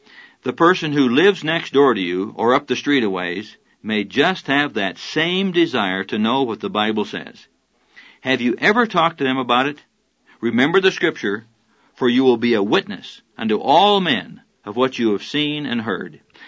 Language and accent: English; United States; accent: American; He could tell I was from America by my accent